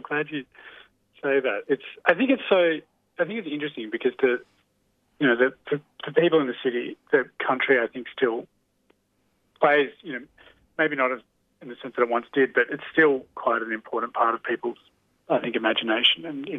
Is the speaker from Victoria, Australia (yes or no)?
no; Cooma, New South Wales, Australia; And I'm from Cooma, where we shot the film